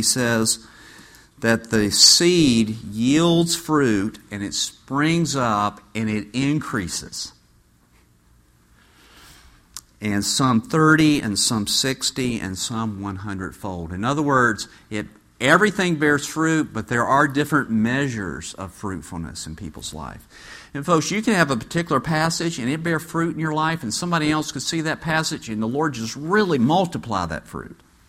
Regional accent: United States; I just want you to know that I'm an American

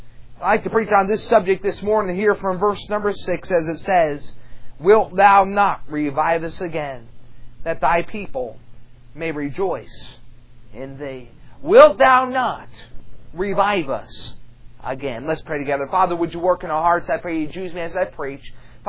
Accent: Pittsburgh, Pennsylvania, United States; And we're from Pittsburgh, Pennsylvania, and we're traveling full-time evangelism.

